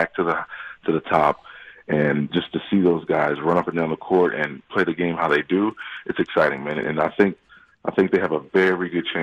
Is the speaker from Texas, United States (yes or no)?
no; South Boston, Massachusetts, United States; Well, it came from my hometown. It was a 40-year, I would say, restaurant slash, you know, little business, home business. And he opened it up to the people of South Boston.